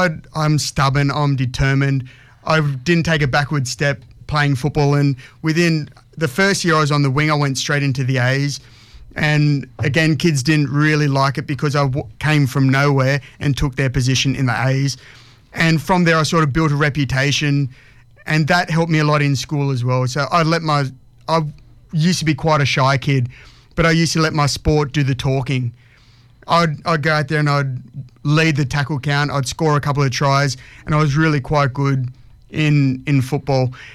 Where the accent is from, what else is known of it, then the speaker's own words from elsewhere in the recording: New South Wales, Australia; It was just in growing up in the Shire. you can't go past the Shire.